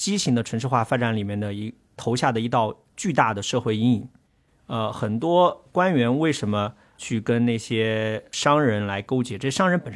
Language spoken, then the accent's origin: Chinese; Hubei, China; 听说了消息的很多我们湖北老家的农民